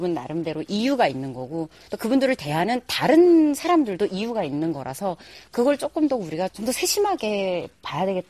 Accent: North Korea; now in South Korea; 저는 이제 북한이 될 주민인데요. 저는 탈북하는 것보다 어려웠던 게 육아였고 근데 탈북한 것보다 더 보람 있었던 것도 아이를 만나는 일이었어요.

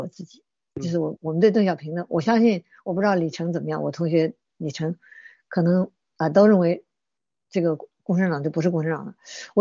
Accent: Xiangxi, Hunan, China; now in United States; 我老家是湘西，湖南湘西啊。我在美国2002年成立了

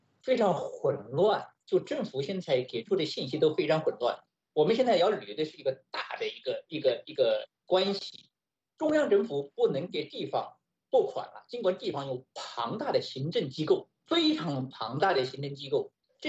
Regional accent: China

